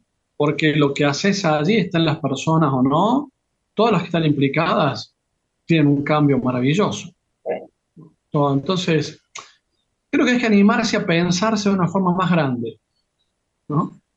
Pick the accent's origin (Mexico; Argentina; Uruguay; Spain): Argentina; somos argentinos, y cada día en muchos aspectos me enorgullece más ser argentino, en muchos aspectos, en otros no, y me siento parte de esa alma gigante argentina